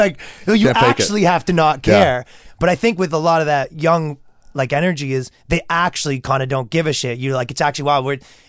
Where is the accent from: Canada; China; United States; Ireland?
Canada; Toronto, Ontario; Yeah, Toronto.